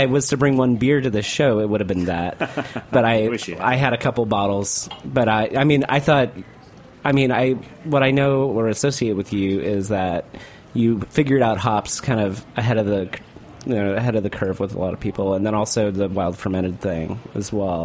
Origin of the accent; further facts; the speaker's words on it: Texas, United States; I mean, not Southern I'm also from Texas.